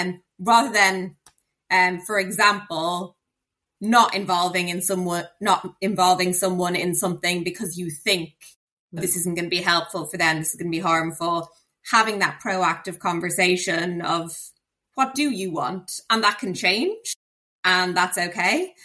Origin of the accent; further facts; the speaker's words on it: Ireland; I am Irish, I grew up in Ireland